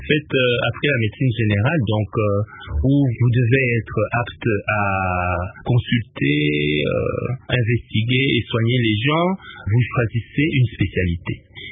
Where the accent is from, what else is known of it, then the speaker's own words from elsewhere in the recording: Kananga, Kasaï-Central, DR Congo; also born or lived in Lusambo / Kinshasa; On a dû partir à Lusambo où je suis né avant de revenir à Kananga et venir à Kinshasa.